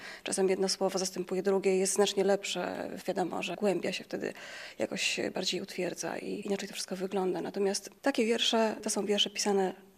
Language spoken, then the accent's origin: Polish; Kraków, Lesser Poland, Poland; Powiem szczerze, jestem z Krakowa, czuję się tutaj obco zupełnie.